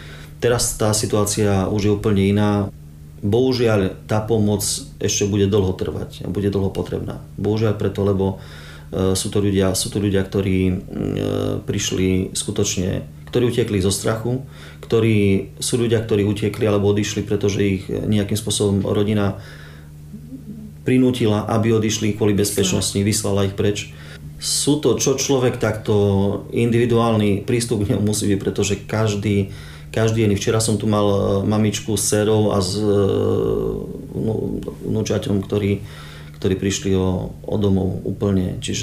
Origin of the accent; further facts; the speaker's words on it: Zemplínske Hradište, Košice Region, Slovakia; accent: East Slovak; Pochádzam zo Slovenska, ako počujete, tak je to východoslovenská okres Trebišov, Zemplínske Hradište. Tam sa rozpráva i maďarsky